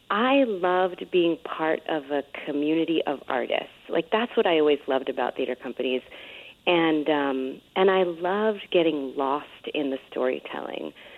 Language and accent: English; New York, United States; And where I come from, you know, in the building that I grew up in the Bronx, when the elevator door opens, there's like 20 apartments.